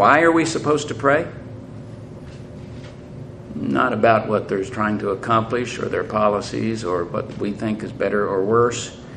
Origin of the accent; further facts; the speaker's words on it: Canada; You know, being Canadian, we'll jump in.